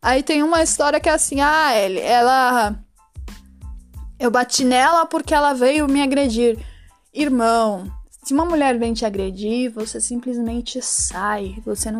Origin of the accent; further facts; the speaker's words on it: Brazil; Eu aprendi, principalmente sendo brasileira, que a gente vive num mundo muito machista